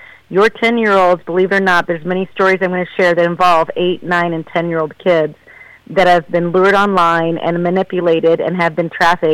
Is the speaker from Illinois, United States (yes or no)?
no; Algona, Iowa, United States; Well, I'm from Algona. I was born and raised here.